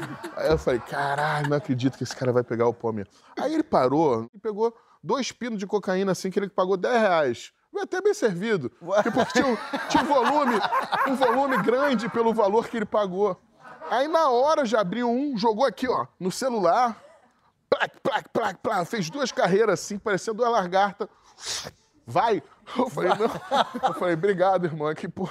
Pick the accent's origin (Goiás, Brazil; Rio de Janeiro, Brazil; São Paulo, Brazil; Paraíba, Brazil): Rio de Janeiro, Brazil; vamos, a gente é carioca, porra